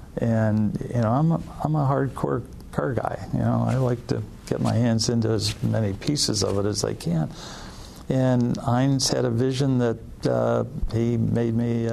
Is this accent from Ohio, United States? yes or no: yes; Cleveland, Ohio, United States; And I grew up in the Cleveland, Ohio area, and so to me, to have an opportunity to come to Detroit and play with the big boys, it was like, wow, this is it.